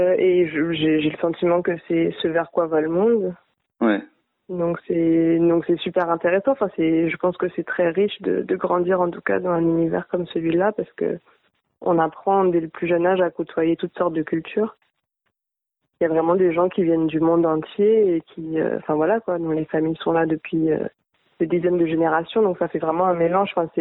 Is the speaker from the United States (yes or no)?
no; French Guiana, France; on est arrivés, on avait le même âge, on est arrivés tous les deux à l'âge de 5 ans en Guyane, donc ça commence à faire un petit moment.